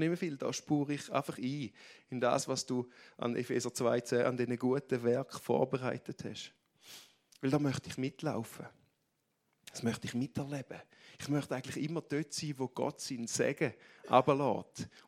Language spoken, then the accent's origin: German; Eastern Switzerland, Switzerland; accent: Eastern Swiss German; Irgendwo ist das hergekommen, noch der Ostschweizer Dialekt.